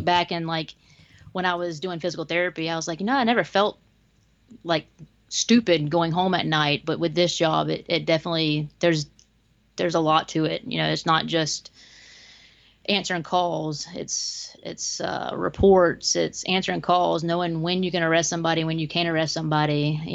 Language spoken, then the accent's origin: English; Jacksonville, Florida, United States; I was actually born and raised here in Jacksonville. I went to school at all the local schools. I went to Kirby Smith for middle school, went to Andrew Jackson for high school.